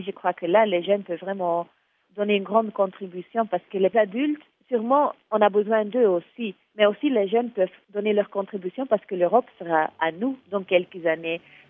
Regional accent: Belgium; Même en tant que Belge, je vois les différences entre les Wallons et les Flamands, par exemple.

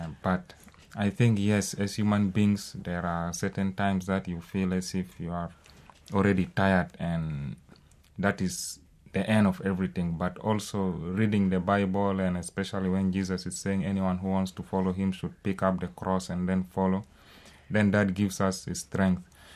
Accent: South Sudan; English is a second language; I am from South Sudan, as already you put it. I was from Sudan, but last year I became a South Sudanese after the referendum.

